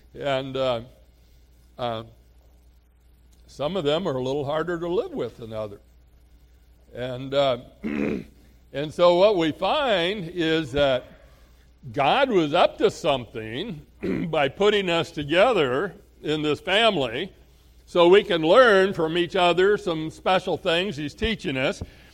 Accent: Oregon, United States; born there; And for me, I was born in Oregon.

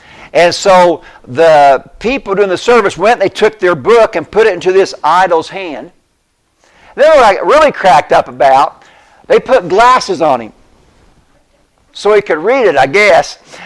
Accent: Bone Gap, Illinois, United States; I'm a hick from Bone Gap, from Albion.

